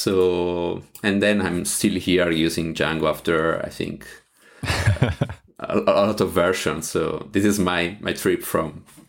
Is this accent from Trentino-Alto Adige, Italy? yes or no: no; Lazio, Italy; English is a second language; I'm from Italy, a small town close to Rome.